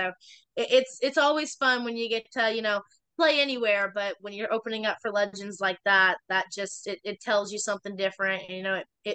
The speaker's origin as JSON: {"language": "English", "town": "Opp", "region": "Alabama", "country": "United States", "tie": "born or raised there", "said": "So actually both times that was at the Rattlesnake Rodeo in right there by my hometown, Op, Alabama."}